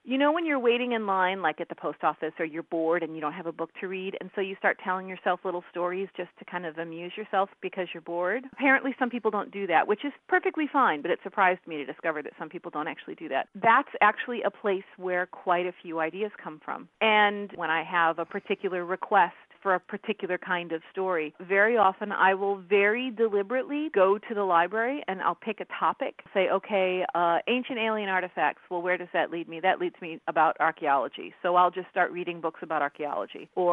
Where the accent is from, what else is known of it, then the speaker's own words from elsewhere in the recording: St. Louis, Missouri, United States; I grew up in St. Louis, which is where I live now. My family moved here pretty much when I was a baby